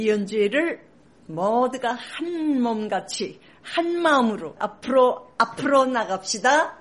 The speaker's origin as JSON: {"language": "Korean", "country": "North Korea", "lives_now": "South Korea", "said": "나는 같은 탈북자로서"}